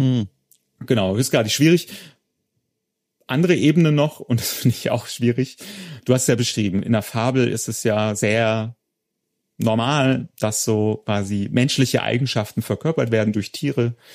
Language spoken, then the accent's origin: German; Hildesheim, Lower Saxony, Germany; ah ja, das ist aus meiner Heimatstadt, das ist der Marktplatz